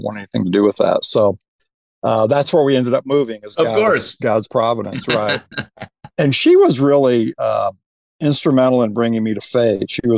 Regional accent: South Bend, Indiana, United States; So I grew up in South Bend, Indiana. I tell people that, they're like, oh, you must be a Notre Dame fan.

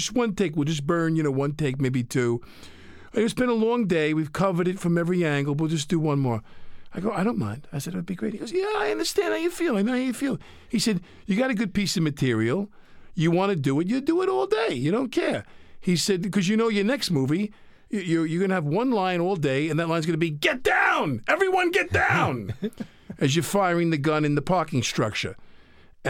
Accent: Massapequa, New York, United States; Growing up in Massapequa.

